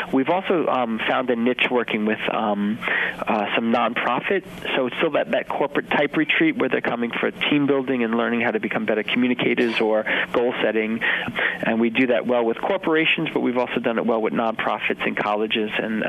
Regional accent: New York, United States; I always joke when I grew up on Long Island, and to me, Orion was just those three stars that made the belt.

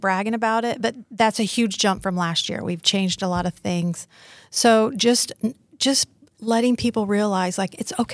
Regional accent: Indiana, United States; But because I grew up in Indiana, you know, I love the comfort food

